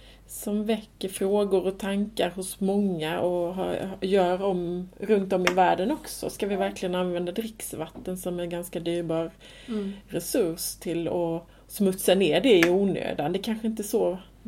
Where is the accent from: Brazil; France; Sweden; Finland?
Sweden; Småland; jag kommer från Småland och är uppvuxen i skogen och nära en sjö.